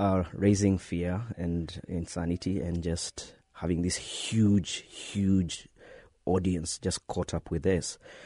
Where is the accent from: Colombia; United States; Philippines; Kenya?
Kenya; people, I think, expect me to kind of say something because I'm Kenyan